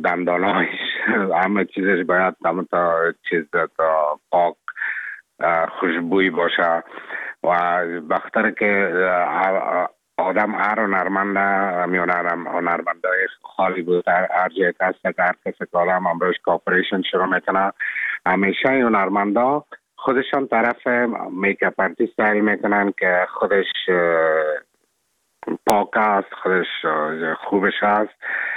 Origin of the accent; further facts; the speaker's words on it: Afghanistan; now in Europe; ما افغان هستم، از افغانستان هستم